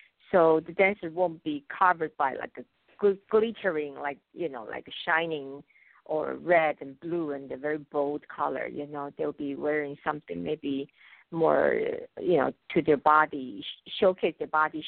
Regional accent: Taiwan; because I remember growing up in Taiwan, really the biggest holiday is the Lunar New Year.

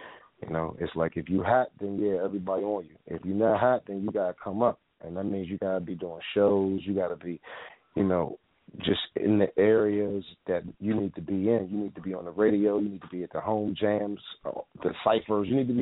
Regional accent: Washington, District of Columbia, United States; Well, around here, I mean, first and foremost, I'm from Washington, D.C., man, D.C., uptown.

